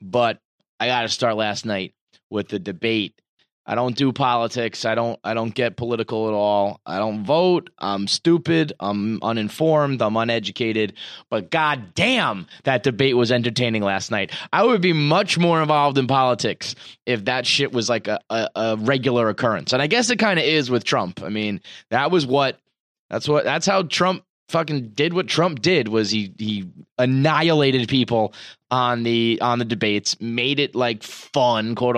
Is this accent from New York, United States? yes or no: yes; New York City, New York, United States; I'm a New Yorker.